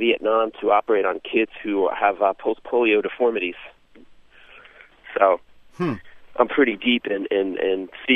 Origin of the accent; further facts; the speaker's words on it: Palo Alto, California, United States; I'm a podiatrist from Palo Alto, California